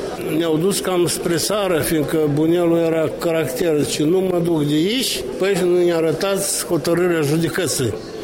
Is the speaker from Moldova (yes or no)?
yes; Orhei District, Moldova; now in Chișinău, Moldova; Am repădat satul și am venit din Tăin Orhei, pe urmă în Chișinău ne-am stabilit.